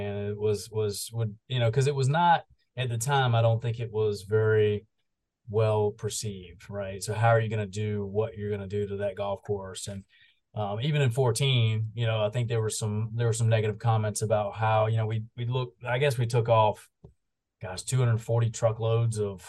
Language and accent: English; North Carolina, United States; I said, I'm from North Carolina, man.